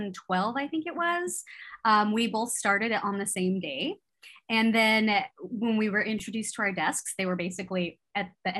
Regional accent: California, United States; You know, I grew up in California, so it was always in my ear anytime something would happen with him or Zodiac

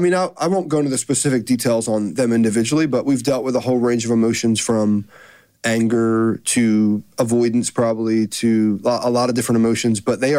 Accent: New Jersey, United States; also born or lived in Texas; cause we were, I was raised in New Jersey. Winter was raised in Baltimore. We spent all of our married years, except like the first 8 months in New Jersey. But then we were in Texas all those other years.

